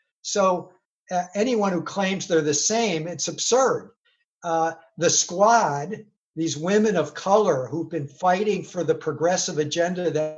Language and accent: English; Detroit, Michigan, United States; I grew up in Detroit. Rashida is a hero of mine.